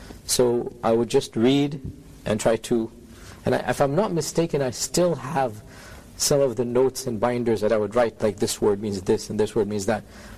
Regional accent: Houston, Texas, United States; born there; But I was born in Houston, Texas.

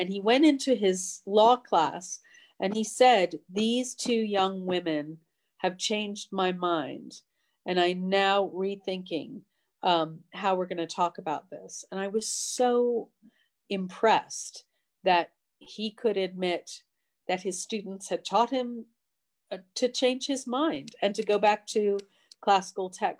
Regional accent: United States; I'm an American, a feminist. I was raised a secular humanist and by a Jewish mother and a Quaker father.

